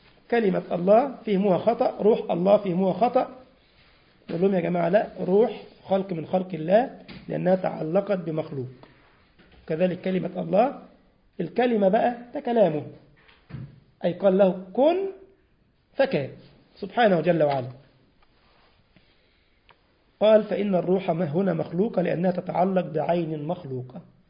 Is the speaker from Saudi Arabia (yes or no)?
no; Egypt; عندنا في مصر بيدقوه كده بيقولونه أخضر كده